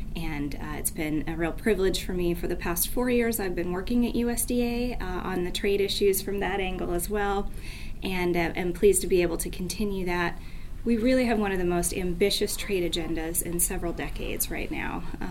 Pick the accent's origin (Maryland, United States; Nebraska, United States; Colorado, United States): Nebraska, United States; Omaha; my first official speech in this new role take place in Omaha, back in my home state. It's very nice to be home. I came home a couple days early so I could spend a couple of days on the farm with my family